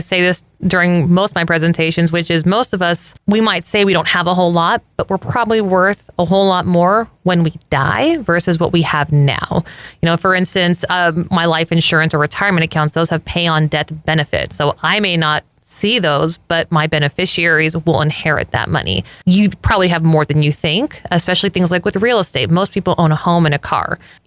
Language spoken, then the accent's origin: English; San Antonio, Texas, United States; So I've been doing this now for 10 years, born and raised in San Antonio.